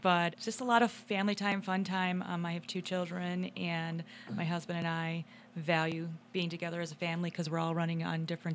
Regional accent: Chicago, Illinois, United States; I am originally from Chicago, but I have to say I love the state of Colorado. I've been here for about 19 years

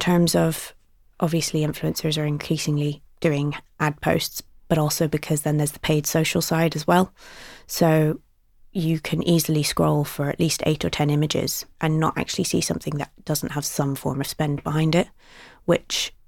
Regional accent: United States; now in United Kingdom; I mean, growing up in the States, on cable TV, like there was ads every 7 minutes.

